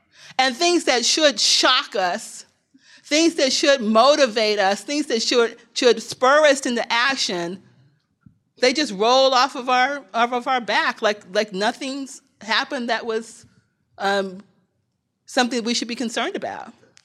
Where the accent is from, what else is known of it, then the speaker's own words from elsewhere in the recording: East St. Louis, Illinois, United States; the neighborhood that I grew up in Illinois, a small town called East St. Louis